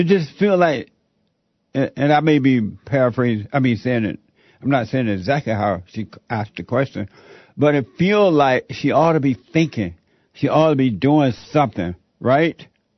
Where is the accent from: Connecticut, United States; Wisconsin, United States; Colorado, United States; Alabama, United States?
Alabama, United States; There was this woman when I was growing up in Alabama, she used to always hang out at this bridge and that you have to cross.